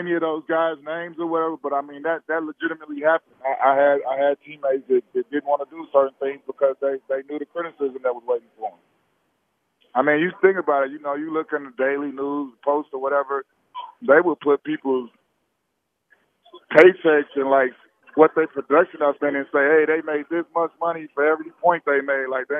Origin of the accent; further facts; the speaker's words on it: Chicago, Illinois, United States; Fortunately for me, I was from Chicago, so it never really mattered to me what anybody said